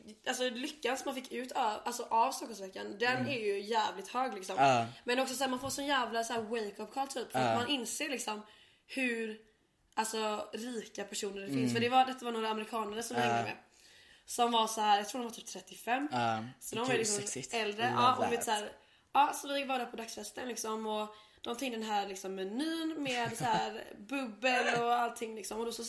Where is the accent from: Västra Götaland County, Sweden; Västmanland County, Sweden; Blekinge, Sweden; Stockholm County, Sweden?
Blekinge, Sweden; Nej, alltså jag är ju typ från Skåne.